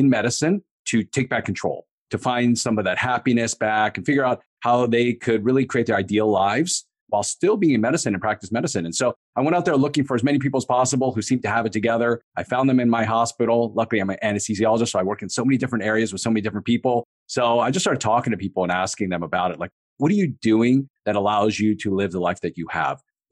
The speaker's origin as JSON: {"language": "English", "region": "Maryland", "country": "United States", "tie": "born or raised there", "said": "Yeah, I grew up in the East Coast in Maryland. I did all of my schooling there."}